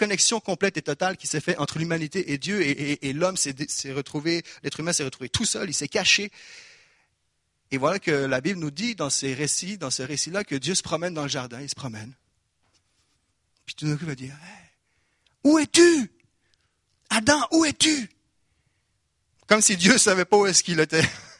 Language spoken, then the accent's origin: French; Quebec, Canada; accent: Québécois; Dites-le-moi, est-ce que j'ai perdu mon accent ou été en voie de perdition mon accent du Québec après 6 mois? Il est encore là? Ok, yes, bon. Je ne vais pas renier non plus mes origines, mais mes origines québécoises.